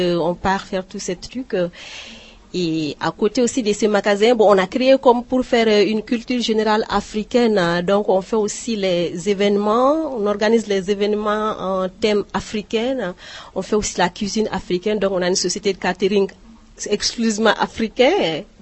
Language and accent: French; Mali; now in Prague, Czechia; je viens du Mali et je vis à Prague depuis 23 ans, tout simplement.